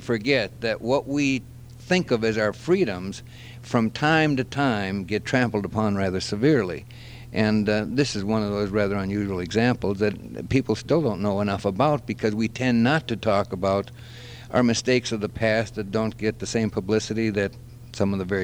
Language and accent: English; Eureka, South Dakota, United States; English is a second language; Then going through school, and you're right, I was born and raised in Eureka, South Dakota.